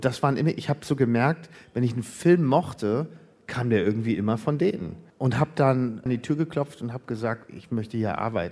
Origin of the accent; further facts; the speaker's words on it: Wolfsburg, Lower Saxony, Germany; Aber ich bin in Deutschland geboren, in Wolfsburg. Und da aufgewachsen. Und meine Mutter ist Schweizerin, mein Vater ist Österreicher. Von daher habe ich die beiden Pässe.